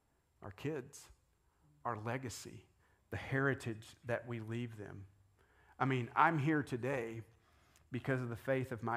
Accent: the South, United States; You gotta love Mamaw, that means we're from the South.

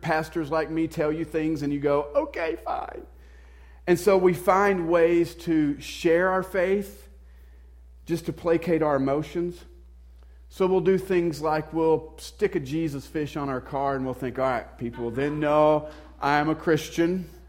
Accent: Southern US, United States; I mean, you guys know just from the accent, I grew up in the South.

